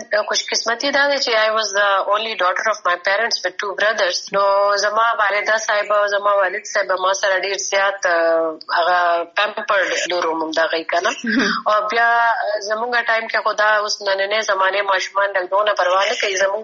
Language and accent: Pashto; Peshawar, Khyber Pakhtunkhwa, Pakistan; زه چې دلته په خبر کې پیدا شوم او دلته لوی شوم پېښور یونیورسيټي کې. زما پورا ژوند دلته تیر شوی.